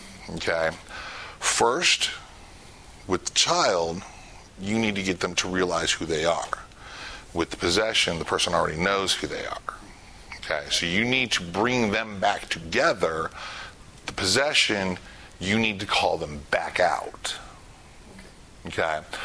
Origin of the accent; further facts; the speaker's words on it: Michigan, United States; born there; also born or lived in California / Texas / Louisiana / Maryland; I am actually, originally I was born in Michigan, and we moved around a great deal. I have been to California, to Texas, to Louisiana, to Maryland, and I'm back in Maryland.